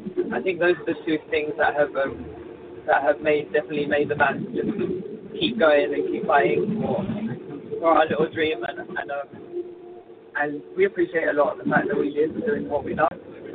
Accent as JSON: {"language": "English", "region": "England", "country": "United Kingdom", "lives_now": "Mexico", "said": "I'm English, but we're based in Mexico as a band, and I really feel part of like the Latin culture now."}